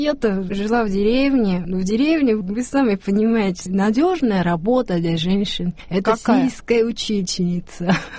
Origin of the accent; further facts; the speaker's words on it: Kyushu, Japan; born there; Russian is a second language; Я родилась в Японии на южном острове Кюсю, и я первый раз русский язык услышала, когда перестройка начала в 1985 году.